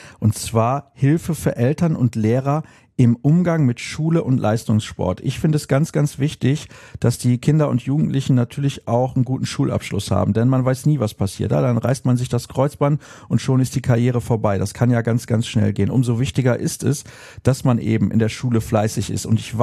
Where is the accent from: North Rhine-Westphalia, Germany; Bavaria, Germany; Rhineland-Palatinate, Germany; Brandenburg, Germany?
North Rhine-Westphalia, Germany; Solingen; Ja, ich habe ihn kennengelernt, als er damals bei der SG Solingen spielte in meiner Heimatstadt.